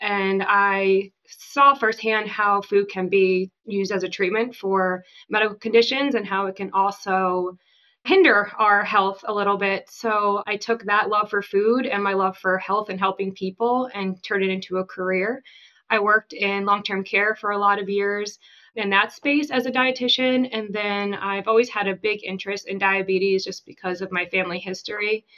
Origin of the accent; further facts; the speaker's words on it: New York, United States; I grew up in New York and my husband grew up in Pennsylvania.